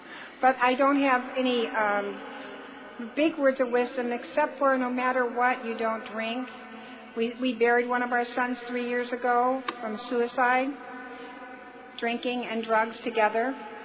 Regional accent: Mission Viejo, California, United States; I'm from Mission Viejo, California, and I am definitely an alcoholic.

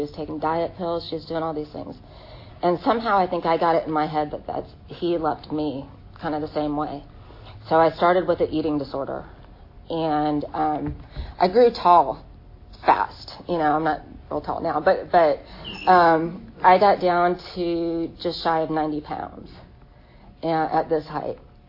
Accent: Arizona, United States; I'm from Arizona. I was raised in Arizona.

